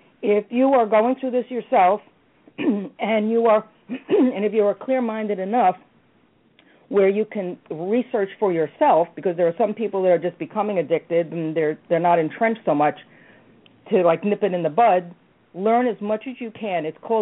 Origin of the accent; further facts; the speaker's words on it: New York, United States; I actually had a friend of mine when I was growing up in New York.